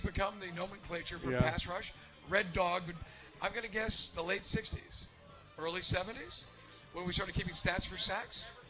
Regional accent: Brooklyn, New York, United States; I was raised in Brooklyn. I was representing Queens.

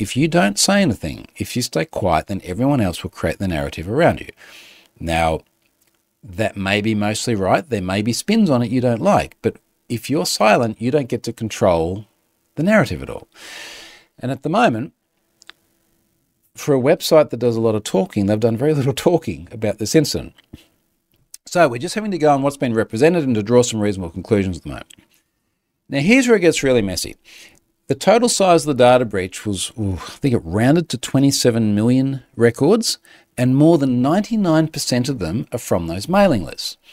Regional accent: Australia; as an Australian, but I think as pretty much anyone not in North America

